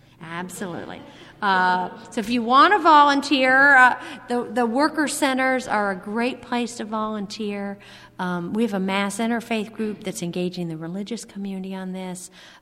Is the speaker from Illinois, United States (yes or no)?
yes; Illinois, United States; Maybe I'm from Illinois, so we were all calling everyone outside the state.